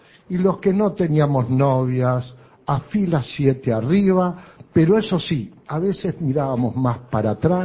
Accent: Montevideo, Uruguay; Y qué feliz fui en este Pocitos, mi Pocitos

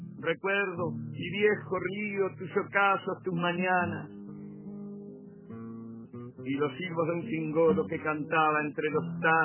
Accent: Treinta y Tres, Uruguay; born there; yo nací en el Cebollatí, ahí enfrente a mi casa está el Cebollatí y está la Charqueada con su puerto

